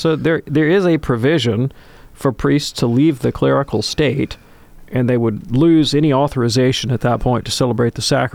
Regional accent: Birmingham, Alabama, United States; I'm 55 years old. I was born in Birmingham, Alabama. You know, I've been here, went to grad school elsewhere, but most of my life, there has never been a white Christmas in Birmingham.

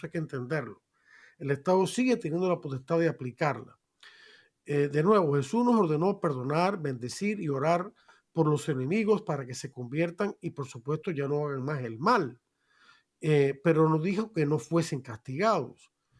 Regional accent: Cuba; moved away; yo soy cubano y hemos sufrido, los que hemos emigrado de Cuba, el comunismo y la dictadura

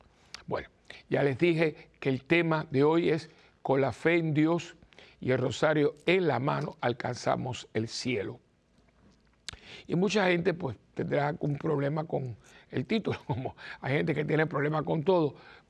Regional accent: Miami, Florida, United States; also born or lived in Cuba / Puerto Rico / Rome, Italy / Colombia; yo nací en Cuba. Me crío porque mis años de 11, 12, 13 fueron en Miami. Llego a Puerto Rico como a 16, 17 años. He vivido en Puerto Rico. Estudié 8 años en Roma. Estuve un año y medio en Colombia. Mis abuelos son españoles

